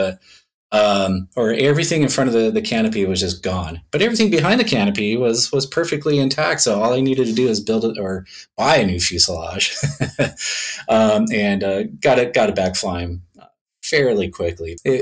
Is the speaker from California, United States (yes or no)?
yes; California, United States; I was born and raised down in Southern California, and we had a hill behind my house, perfect slope flying hill.